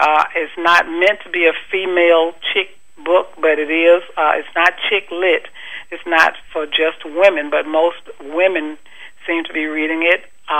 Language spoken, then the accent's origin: English; Mississippi Delta, United States; I am from the Delta, and the novel is set in the Delta.